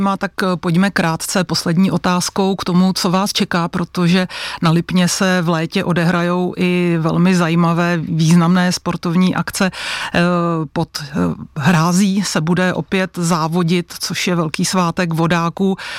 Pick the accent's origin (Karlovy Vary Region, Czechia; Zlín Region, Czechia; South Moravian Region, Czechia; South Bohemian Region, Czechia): South Bohemian Region, Czechia; Písek; já jsem jako dítě ve Spartaku Písek, odkud pocházím, teda z města Písek, začínala i se sjezdovým lyžováním